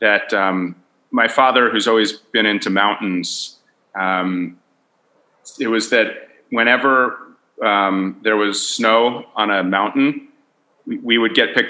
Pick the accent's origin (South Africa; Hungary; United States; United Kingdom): United States; Connecticut; also born or lived in Vermont; and my family actually sort of spent a bunch of time growing up in Vermont. So between Connecticut and Vermont was my childhood home. When I was young, I got to spend a lot of time in the outdoors, and New England is just beautiful